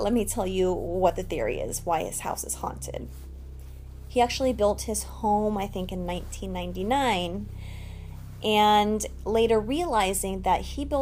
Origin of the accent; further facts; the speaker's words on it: Los Angeles, California, United States; I'm from Los Angeles, California